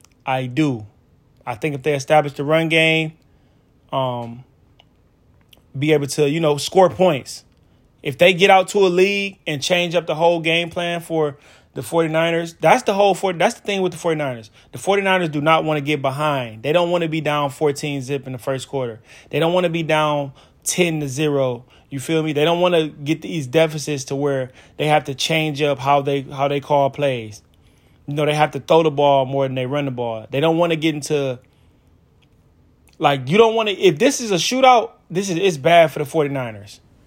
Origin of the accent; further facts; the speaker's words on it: Detroit, Michigan, United States; I'm from Detroit, so I sat here and endured all of the fucking failure of the Detroit Lions for damn near my entire childhood, my entire teenhood, all of it.